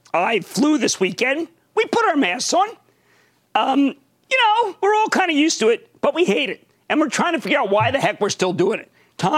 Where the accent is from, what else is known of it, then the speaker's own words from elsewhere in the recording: Philadelphia, Pennsylvania, United States; My hometown is Philadelphia, and the masks are back on inside.